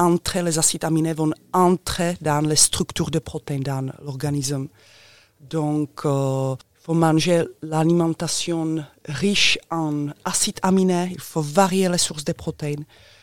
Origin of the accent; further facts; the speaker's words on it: Czechia; French is a second language; moved away as an adult; now in France; Je viens de la République tchèque, j'ai commencé le sport là-bas, j'ai passé mon diplôme en République tchèque. Puis en arrivant en France, comme le sport c'est la langue universelle, je ne parlais pas bien français